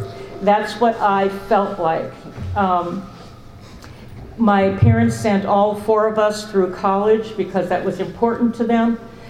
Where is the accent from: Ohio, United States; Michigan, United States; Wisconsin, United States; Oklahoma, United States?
Wisconsin, United States; also born or lived in Indiana; I grew up in Wisconsin and Indiana in a very, very middle class family, highly educated.